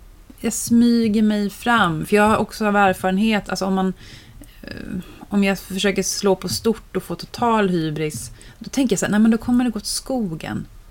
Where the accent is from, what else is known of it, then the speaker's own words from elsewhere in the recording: Kalmar, Kalmar County, Sweden; Det vore kul att testa att köra i Kalmar, där jag kommer ifrån.